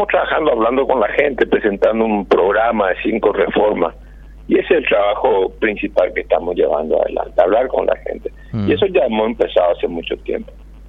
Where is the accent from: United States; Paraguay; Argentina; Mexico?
Paraguay; ilusionado en hacer algo por el Paraguay, por mi país, por mi patria y por mi pueblo.